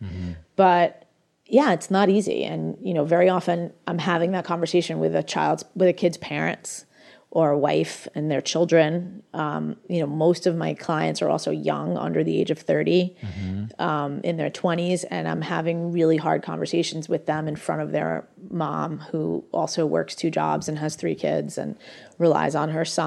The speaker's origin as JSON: {"language": "English", "country": "United States", "said": "I am. I'm American. I actually come from a wealthy family that is also very liberal, which is another oxymoron."}